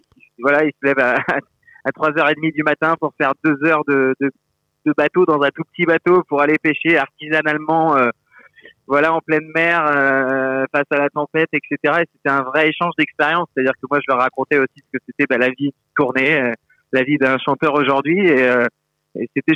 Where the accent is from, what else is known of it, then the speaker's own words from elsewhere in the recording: Nouvelle-Aquitaine, France; je me souviens de quand j'étais gamin, dans la Creuse, on devait faire 80 km pour aller voir un concert